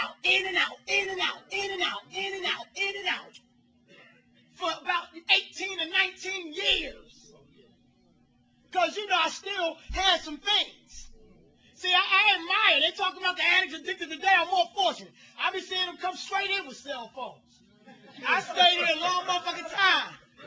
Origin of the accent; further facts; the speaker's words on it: Philadelphia, Pennsylvania, United States; and I'm from Philadelphia, and I had some women there that were some riders